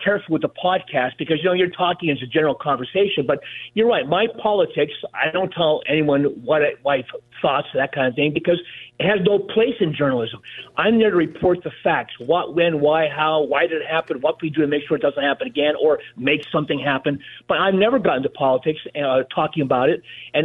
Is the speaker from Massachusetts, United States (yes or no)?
no; Hazleton, Pennsylvania, United States; Honestly, I'm from Hazleton, as most people know. And I worked in radio.